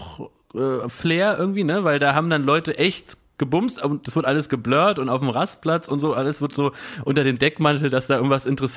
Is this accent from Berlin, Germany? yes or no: yes; Berlin, Germany; Das eine war für mich als Berliner TV Berlin